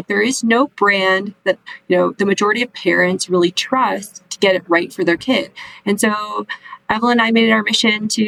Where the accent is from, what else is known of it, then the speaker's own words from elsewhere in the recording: Midwest, United States; And I was raised in the Midwest, where I was taught that kids are really resilient